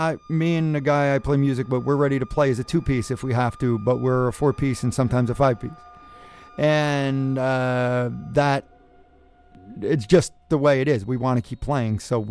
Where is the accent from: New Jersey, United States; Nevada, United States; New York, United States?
New Jersey, United States; Jersey City; Jersey City, man.